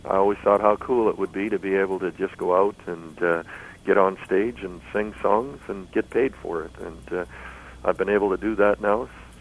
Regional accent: Canada; being a Canadian boy, it's a little disappointing that you spend quite that much time down in the States

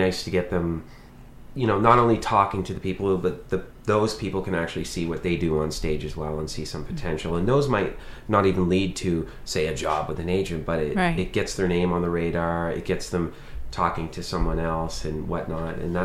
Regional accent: Halifax, Nova Scotia, Canada; I'm from Halifax.

